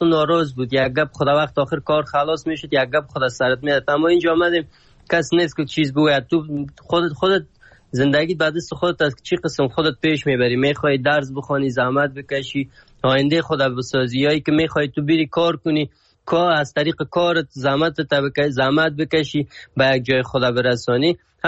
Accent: Afghanistan; بگویم از افغانستان هستم

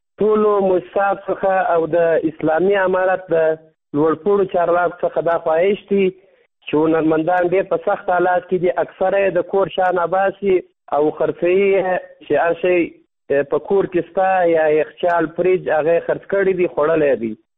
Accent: Kandahar, Afghanistan; زه د کندهار ولایت یو شوقي سندرغاړیم.

